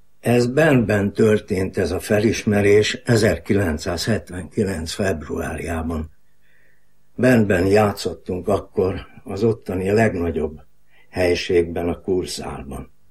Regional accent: Budapest, Hungary; born there; 1944-ben születtem Budapesten.

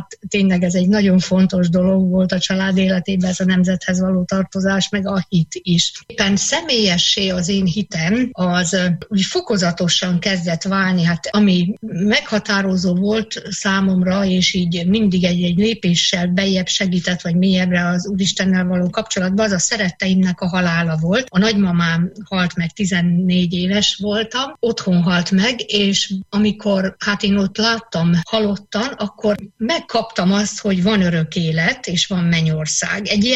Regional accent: Vasvár, Vas, Hungary; vallásos családból származom. Hárman vagyunk testvérek nyugandulántúli faluban, illetve többen is nőttem fel, Vasvár és Pácsonyból származom.

